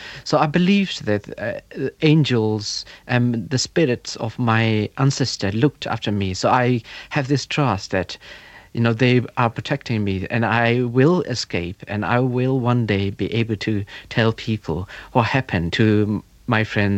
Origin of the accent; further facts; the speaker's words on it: Myanmar; moved away; were killed on the streets of Burma. And then the military coup happened by September. So I had to flee my hometown and went into the jungle.